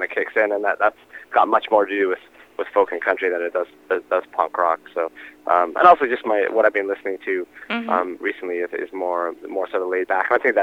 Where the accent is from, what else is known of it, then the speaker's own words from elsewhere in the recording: Victoria, British Columbia, Canada; also born or lived in Montreal; my formative years were spent in the punk scene in British Columbia, and you know, growing up in Victoria